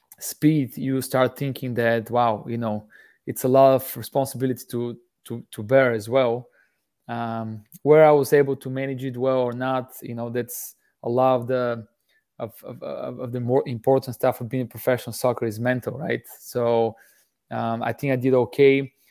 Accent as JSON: {"language": "English", "country": "Bulgaria", "tie": "born or raised there", "also_born_or_lived": "Plovdiv", "said": "I was born in Bulgaria in 1985 in a city called Plovdiv. This one of the oldest cities in the world. I think it's in top three in Europe. Beautiful city, which I miss every day."}